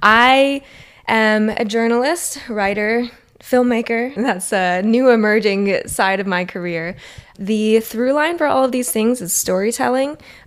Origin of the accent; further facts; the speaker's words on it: Miami, Florida, United States; I grew up in Miami, Florida, which is in the neotropics. There is, you know, lizards running around everywhere. My grandparents lived right on Biscayne Bay.